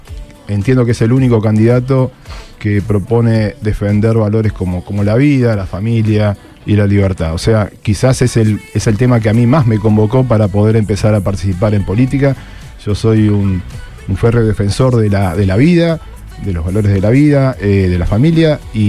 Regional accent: Cañada de Gómez, Santa Fe, Argentina; Mirá, yo soy de Cañada de Gómez.

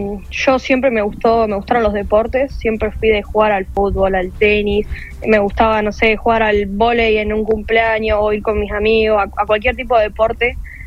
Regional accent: Ricardone, Santa Fe, Argentina; Bueno, yo arranqué ahí en Ricardón, en mi pueblo.

